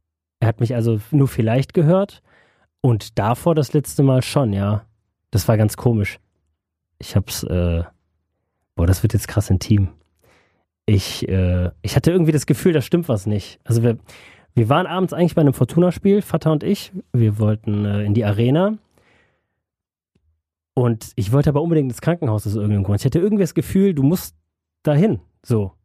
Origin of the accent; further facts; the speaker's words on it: Düsseldorf, North Rhine-Westphalia, Germany; Naja, ich verbinde mit meiner Heimatstadt, also mit Düsseldorf, halt viel meine Familie, ne? Die Altstadt.